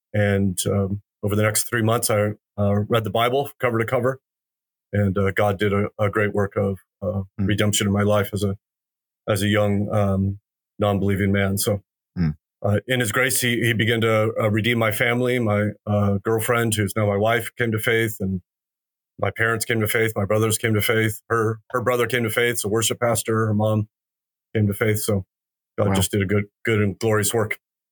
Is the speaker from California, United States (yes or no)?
yes; Huntington Beach, California, United States; I grew up in Southern California and just south of LA in a little beach town, Huntington Beach, as a non-believer and in a non-believing family.